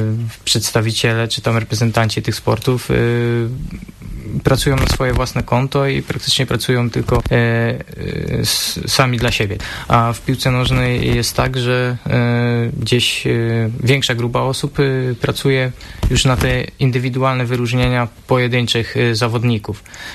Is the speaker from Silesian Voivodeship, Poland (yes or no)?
yes; Silesian Voivodeship, Poland; Ogólnie pochodzę ze Śląska, tam zaczynałem też grać.